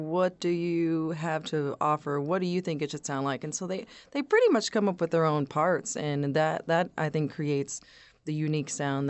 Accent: Austin, Texas, United States; now in Lubbock, United States; Well, when I came from Austin, I considered myself a folk singer

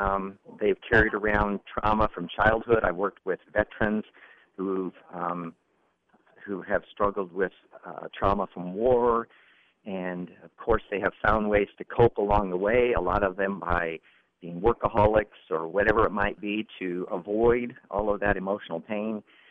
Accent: Iowa, United States; I think I love the state. I was born and raised in Iowa

